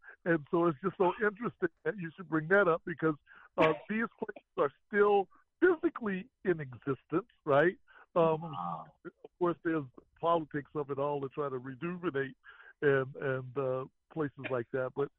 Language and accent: English; New Orleans, Louisiana, United States; moved away; I'm originally from New Orleans. Again, had it not been for Hurricane, I would not be here.